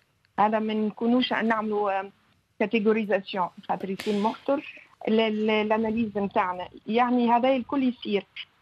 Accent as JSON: {"language": "Arabic", "country": "France", "second_language": "Arabic", "said": "مثلا أنا أيضا فرنسية لكن العربية هي اللغة الثالثة نقولها"}